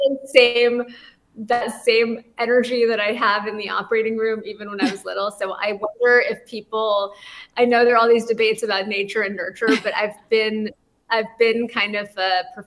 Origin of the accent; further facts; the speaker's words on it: Malibu, California, United States; also born or lived in Santa Monica; I grew up in LA. I grew up in Malibu, California and Santa Monica.